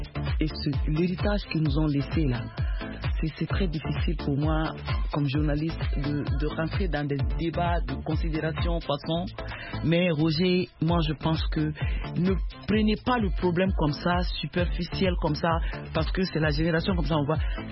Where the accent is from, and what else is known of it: Mali